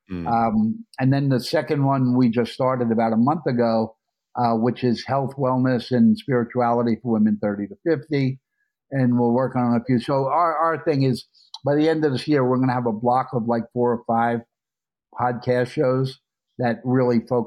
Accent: Brooklyn, New York, United States; also born or lived in Russia / China; there's my growing up in Brooklyn years, my Manhattan cable years, my Valley cable years, my E years, my Russia years, my China years, back in the U.S. years.

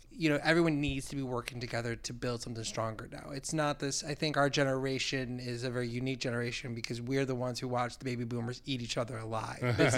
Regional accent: Churchville, New York, United States; That's not far from me. I grew up in Chi-Lai.

